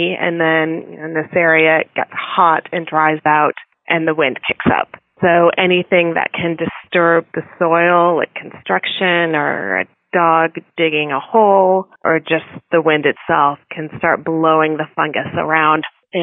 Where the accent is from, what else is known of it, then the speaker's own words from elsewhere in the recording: Midwest, United States; moved away as an adult; also born or lived in East Coast; now in Tucson, United States; And I grew up in the Midwest, went to vet school on the East Coast, and moved to Tucson 17 years ago.